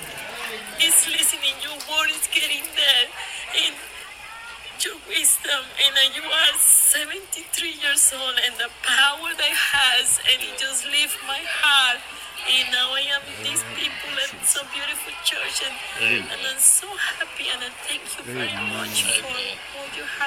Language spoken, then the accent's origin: English; Panama; now in Australia; I am born in Panama. I am from Panama, Central America, and I came to Australia in 2011. I grew up as a Catholic.